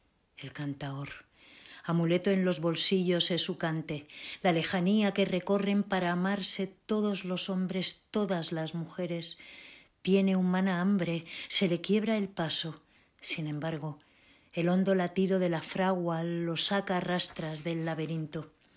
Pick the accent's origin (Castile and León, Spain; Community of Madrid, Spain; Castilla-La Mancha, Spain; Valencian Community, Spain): Community of Madrid, Spain; Madrid; born there; nací en Madrid, mi nacionalidad es española